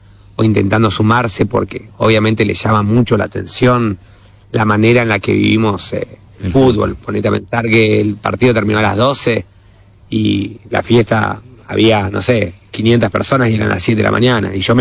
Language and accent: Spanish; Argentina; now in Qatar; Cuando decís que sos de Argentina